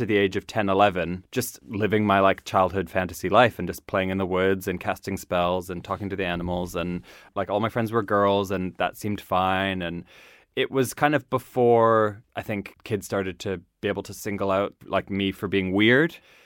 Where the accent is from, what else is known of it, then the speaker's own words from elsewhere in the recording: Nova Scotia, Canada; So I grew up in Nova Scotia, which is like a fishing, rural area. It's, if you picture like northern Scotland, you're kind of imagining the right kind of place. There are lots of backwards mentalities there, especially when it comes to things like race and gender. And I was in a very small town.